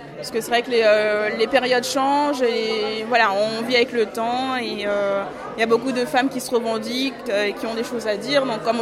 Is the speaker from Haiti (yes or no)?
yes; Haiti; je suis haïtienne. Donc j'ai des origines cubaines et jamaïcaines.